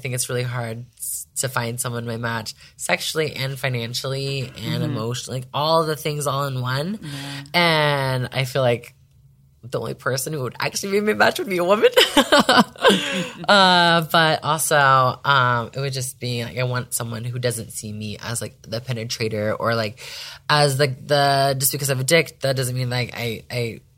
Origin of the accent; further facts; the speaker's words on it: Las Vegas, Nevada, United States; And I'm from Vegas.